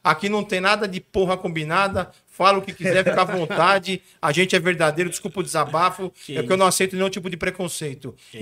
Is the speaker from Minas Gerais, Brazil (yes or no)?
no; São Paulo, Brazil; Nasci nas margens plácidas, no bairro de Ipiranga, em 29 de janeiro de 71, com muito orgulho. E vivo na minha cidade e luto por essa cidade chamada São Paulo.